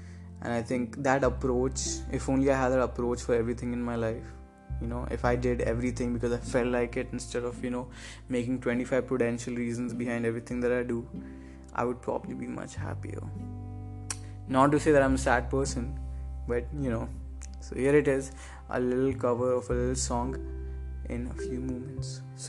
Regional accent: Delhi, India; accent: Delhi; also born or lived in Mumbai; now in Hyderabad, India; This is my Delhi accent, all right? Please accept me.

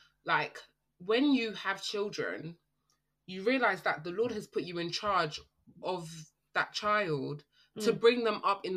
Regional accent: Ghana; Like, I think for me, I'm Ghanaian

